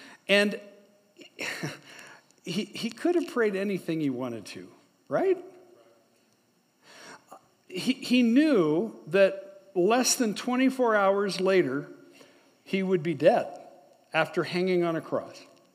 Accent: Tucson, Arizona, United States; born there; I led a congregation in the Tucson area. I was born in Tucson.

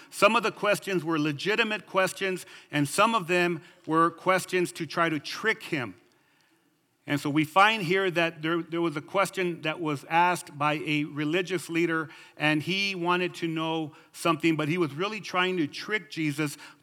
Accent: Mexico; I'm Mexican, but Mexicans, you need to understand that you're half Spaniard and half Indian. And I'm from Chinatown

